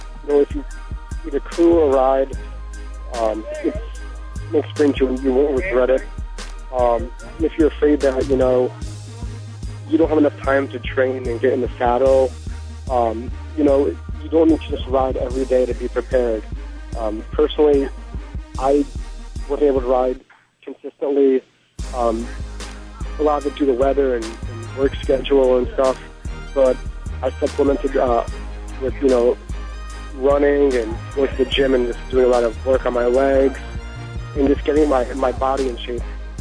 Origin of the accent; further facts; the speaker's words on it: Rhode Island, United States; We're from Rhode Island.